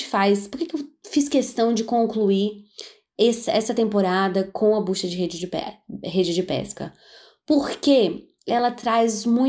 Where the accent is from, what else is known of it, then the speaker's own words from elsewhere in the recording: Florianópolis, Santa Catarina, Brazil; Como nós somos de Floripa, uma cidade litorânea, uma ilha